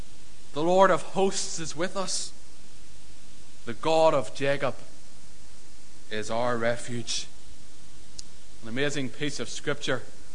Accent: Lurgan, Northern Ireland, United Kingdom; I'm originally from the Lurgan area. Lurgan Baptist would be my home church that I started going to when I was 13, 14 years old

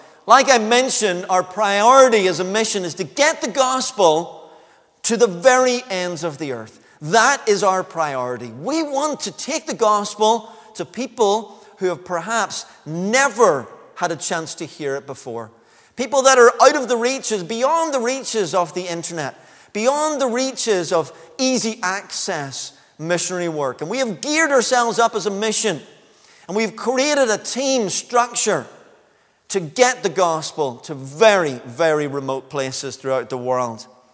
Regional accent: Limavady, Northern Ireland, United Kingdom; I grew up in Limavady, attending Second Limavady Presbyterian Church and also Limavady Baptist Church during my later teenage years

